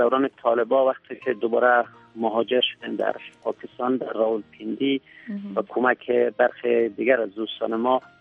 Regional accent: Kabul, Afghanistan; سنین تقریبا حدود 45 سال هست، از سال 48 در کابل در منطقه فاضل بیگ به دنیا آمدیم. در سنت‌های ابتدایی را در مکتب قلعه کاشف بودیم

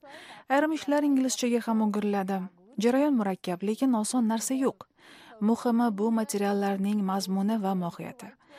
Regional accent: France; Uzbek is a second language; Men o'zim bilasiz Fransiyadanman.

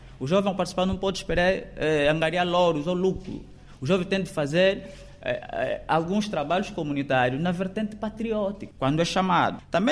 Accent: Angola; E nós temos, como angolano, temos a responsabilidade de participarmos.

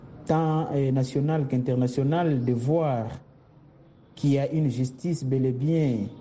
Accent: DR Congo; même chez nous en RDC

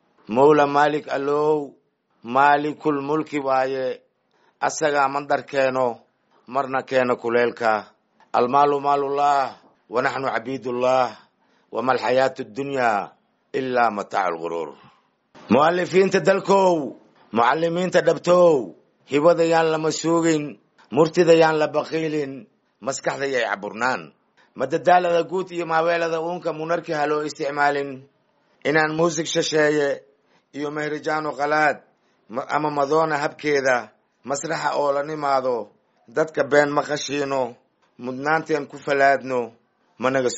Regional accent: Jilib, Middle Juba, Somalia; born there; aniga waxaan ku dhashay Jilib

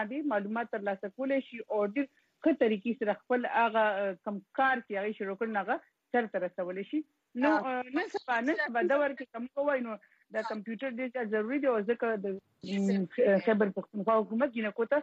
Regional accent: Khost, Afghanistan; د خوست نه یم

